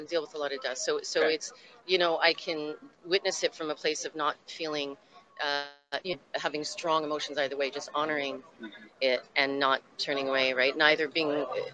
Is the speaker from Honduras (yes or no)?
no; Canada; now in Hawaii, United States; I'm visiting. Yeah, I live in Hawaii. I'm from Canada.